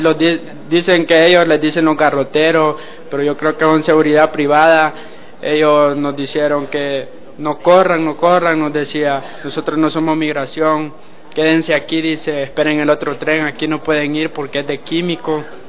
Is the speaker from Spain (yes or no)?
no; Honduras; moved away as an adult; tengo 23 años, soy de Honduras. Decidí salir de mi país por las pandillas, por falta de desempleo.